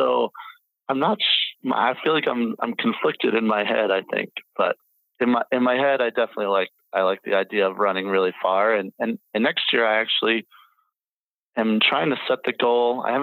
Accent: Maryland, United States; So I was born on the other side of the country. I was born in Southern Maryland, which was a long, far distance from the mountains.

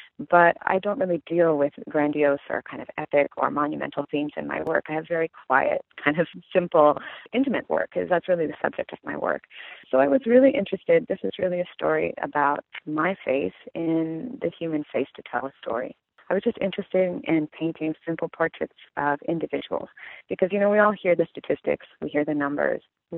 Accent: California, United States; because, again, California is incredibly international. And it's really, again, a way of exploring my hometown, my where I live right now, right?

